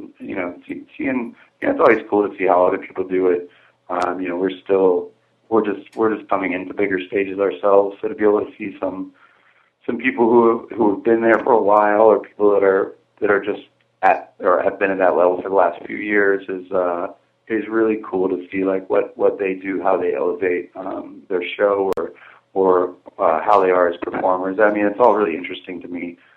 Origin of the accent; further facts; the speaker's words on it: North Carolina, United States; we drove down to North Carolina and, went to my hometown, went to where me and Garrett grew up